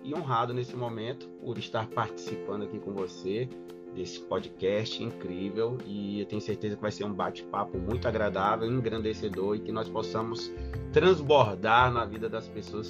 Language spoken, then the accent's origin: Portuguese; São Luís, Maranhão, Brazil; Tô de São Luís do Maranhão.